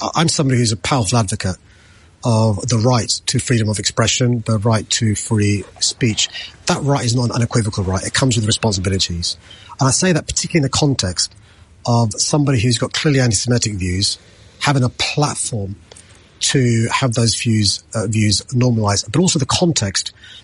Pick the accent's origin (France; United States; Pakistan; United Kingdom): United Kingdom; London; growing up in South London